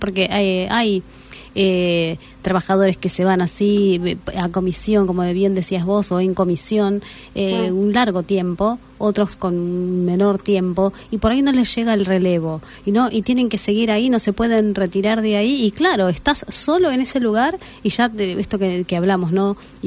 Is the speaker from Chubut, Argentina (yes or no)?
yes; Esquel, Chubut, Argentina; Bueno, mira, yo soy de Esquel, te cuento.